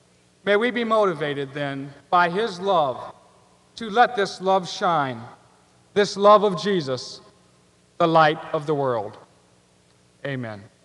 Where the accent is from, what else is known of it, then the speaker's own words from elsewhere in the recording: Fort Wayne, Indiana, United States; I think back to when I grew up here in Fort Wayne as a small child.